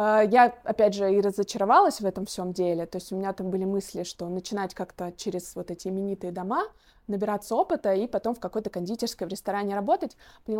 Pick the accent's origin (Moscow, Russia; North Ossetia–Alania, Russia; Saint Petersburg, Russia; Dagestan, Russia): Moscow, Russia; Я отличница из Москвы, из МАРХИ, приехала сюда